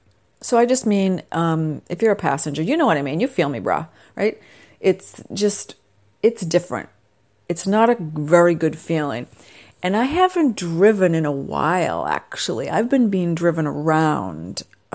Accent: Sweden; accent: Swedish; English is a second language; So my daughter was saying that my Swedish accent was German.

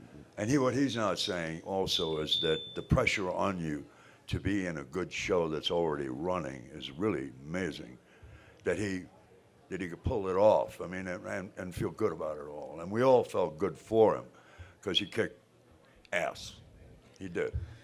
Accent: United States; I went, I'm an American, man. I can pull this shit off.

